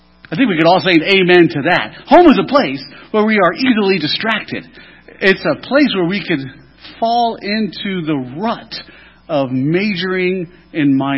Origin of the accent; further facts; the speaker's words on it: East Coast, United States; I'm from the East Coast, sorry.